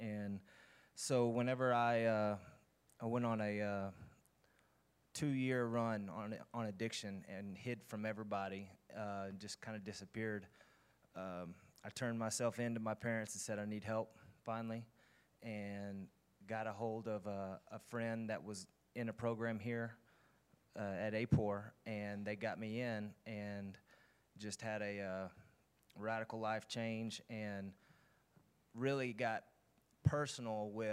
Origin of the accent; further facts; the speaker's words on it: Arkansas, United States; moved away as an adult; I'm actually from Arkansas, and I moved down here for the program about 3.5 years ago.